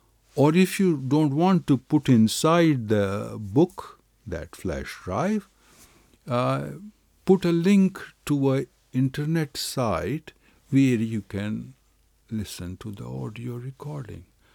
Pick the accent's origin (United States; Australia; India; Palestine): India; English is a second language; being an Indian who speaks Hindi and Urdu, I know Farsi words because there are lots of Farsi words in Hindustani and Hindi and Urdu.